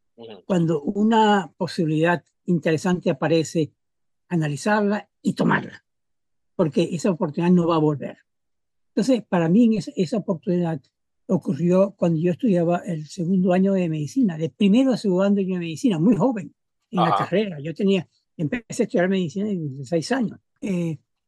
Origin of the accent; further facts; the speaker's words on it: Maracaibo, Zulia, Venezuela; Yo nací en Maracaibo y realmente hice todos mis estudios, tanto de primaria, bachillerato y universidad en Maracaibo.